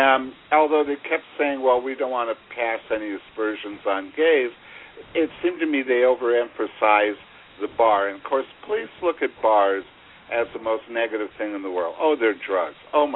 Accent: Los Angeles, California, United States; I grew up in Los Angeles. Of course I've been in gay bars.

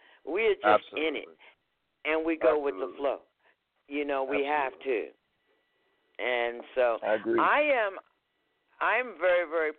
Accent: Hackensack, New Jersey, United States; I'm originally from Hackensack, New Jersey. It's cold.

